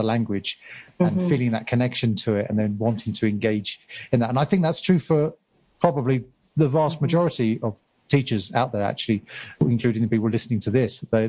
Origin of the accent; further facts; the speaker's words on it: Brighton, South East England, United Kingdom; it was in my hometown of Brighton.